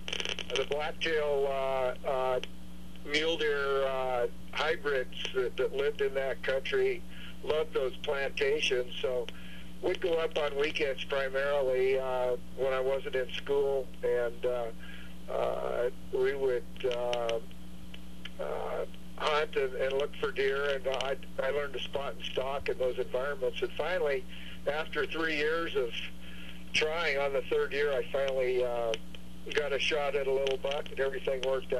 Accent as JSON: {"language": "English", "town": "Chico", "region": "California", "country": "United States", "tie": "born or raised there", "said": "not too far from my hometown of Chico, California."}